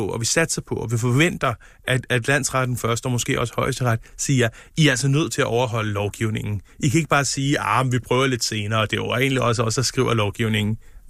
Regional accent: Helsingør, Capital Region of Denmark, Denmark; jeg er fra Helsingør oprindeligt

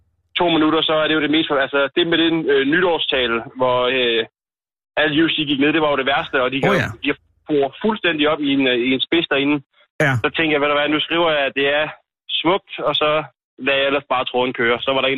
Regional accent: Nakskov, Zealand, Denmark; now in Søllested, Denmark; Jeg så flyttet til Søllested for 4 år siden sammen med min kæreste. Men jeg er født og opvokset i Nakskov

